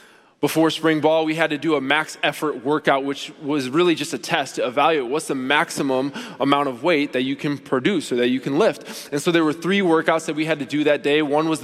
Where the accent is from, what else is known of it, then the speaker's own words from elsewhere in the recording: Minnetonka, Minnesota, United States; I grew up in Minnetonka, and so I knew that the culture growing up